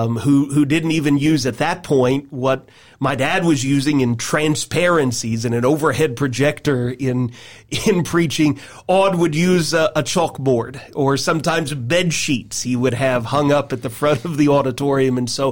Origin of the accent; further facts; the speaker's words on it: Nashville, Tennessee, United States; also born or lived in Central Florida; I did the majority of my growing up in Nashville, Tennessee